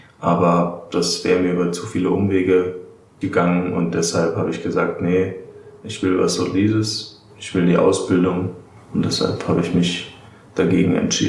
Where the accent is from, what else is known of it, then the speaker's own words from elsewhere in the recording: Darmstadt, Hesse, Germany; Ich komme aus Darmstadt, ich bin 28 Jahre